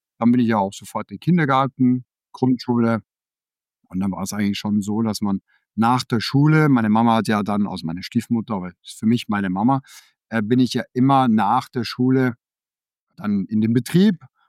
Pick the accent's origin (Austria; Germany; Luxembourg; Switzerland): Austria; also born or lived in Denmark; das ist jetzt kein typisch deutsch-österreichischer Name, sondern ich bin ja gebürtiger Däne, ich bin auch immer noch Däne, ja, ich habe einen dänischen Pass.